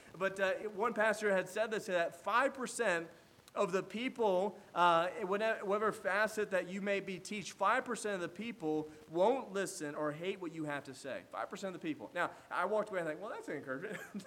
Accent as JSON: {"language": "English", "region": "Indiana", "country": "United States", "tie": "born or raised there", "said": "The reason why, because when I was growing up in Indiana, we'd go over at one of my neighbor's houses."}